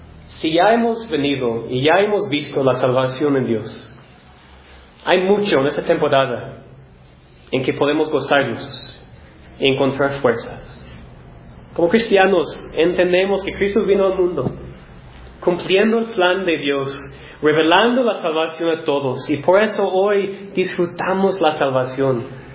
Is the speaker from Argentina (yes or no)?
no; United States; now in Mexico; como misionero, yo vengo de los Estados Unidos y estoy predicando a mexicanos en un país muy católico